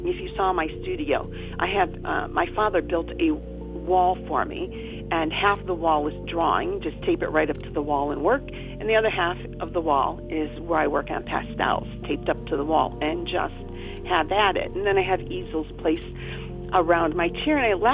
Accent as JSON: {"language": "English", "town": "Toledo", "region": "Ohio", "country": "United States", "tie": "born or raised there", "said": "I was born and raised in East Toledo. I grew up a poor girl."}